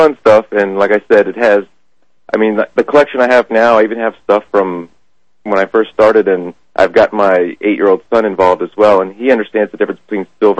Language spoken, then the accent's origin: English; Washington, District of Columbia, United States; And I grew up actually in Washington, D.C. I was born in Washington, D.C., and I lived in the suburbs.